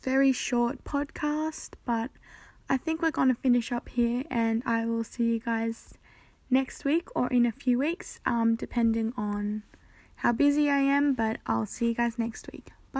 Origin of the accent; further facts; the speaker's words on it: Australia; it's actually quite scary as I'm Australian and I live in Australia.